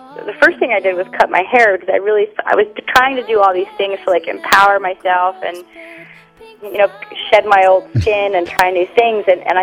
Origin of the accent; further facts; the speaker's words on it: Netherlands; I'm originally from Holland, and things are going really well over there right now